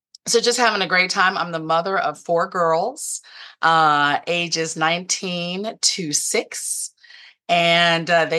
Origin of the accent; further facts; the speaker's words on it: Denton, Texas, United States; I am originally from Denton, Texas.